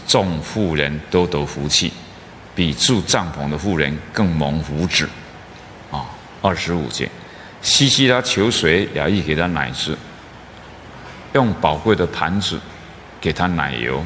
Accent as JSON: {"language": "Chinese", "country": "Taiwan", "said": "我们台湾人"}